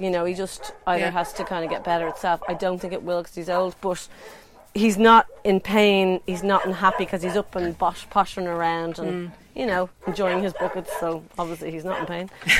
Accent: Dublin, Leinster, Ireland; No, I'm from Dublin.

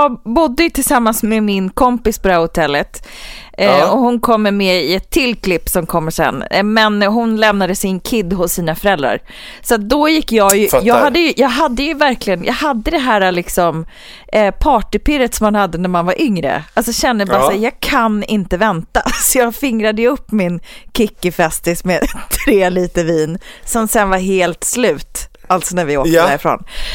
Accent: Uppsala, Uppsala County, Sweden; Så jag tänker att I will take you till min hemstad nu, Uppsala.

